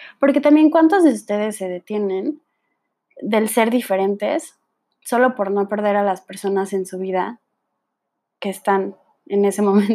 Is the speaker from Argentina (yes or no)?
no; Mexico; casi nunca uso mi último apellido. Tengo 21 años, soy mexicana